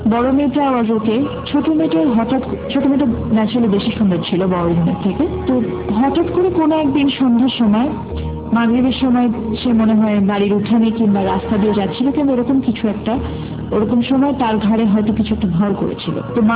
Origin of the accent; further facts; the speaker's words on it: Jessore, Khulna Division, Bangladesh; আমি যেহেতু যশোরের মেয়ে